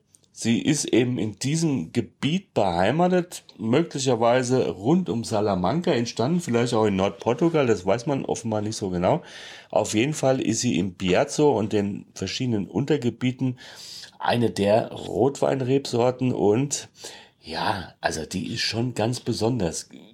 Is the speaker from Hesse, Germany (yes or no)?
yes; Hesse, Germany; Naja, ich bin halt Hesse.